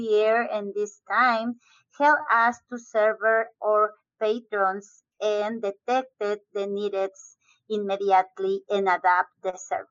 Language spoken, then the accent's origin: English; Mexico; English is a second language; moved away; I am originally from Mexico. And in my small war town